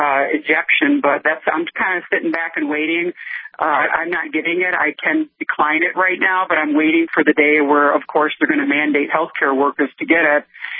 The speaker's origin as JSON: {"language": "English", "region": "Midwest", "country": "United States", "said": "Like, I'm from the Midwest originally"}